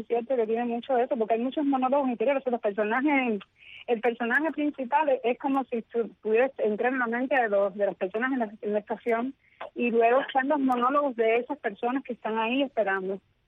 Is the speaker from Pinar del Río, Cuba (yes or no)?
no; Matanzas, Cuba; born or raised there; also born or lived in Havana